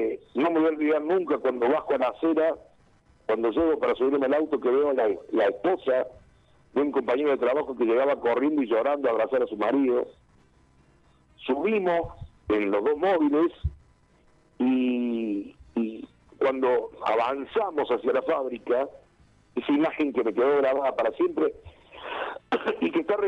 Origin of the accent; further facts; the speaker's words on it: Río Tercero, Córdoba, Argentina; Y yo volví a Río Tercero, soy nacido en Río Tercero. Yo volví a Río Tercero, iba a ir a mi ciudad